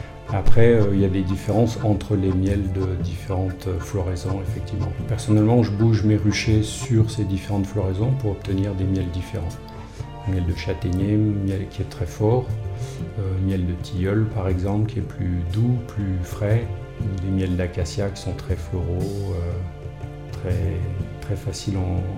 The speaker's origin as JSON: {"language": "French", "region": "Auvergne-Rhône-Alpes", "country": "France", "also_born_or_lived": "United States", "said": "J'ai travaillé plus de 20 ans aux États-Unis et je suis rentré au pays puisque je suis originaire de la Tarentaise."}